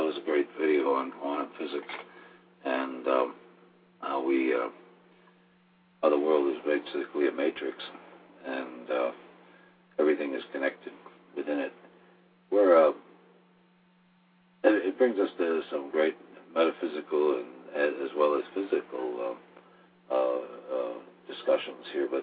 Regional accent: Debrecen, Hajdú-Bihar, Hungary; I'm from Debrecen, Hungary

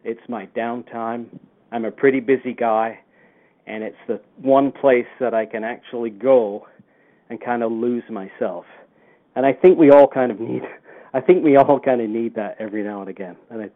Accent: North West England, United Kingdom; now in Canada; Interestingly, I grew up in the UK, and I emigrated to Canada in 1967. I came over from Lancashire

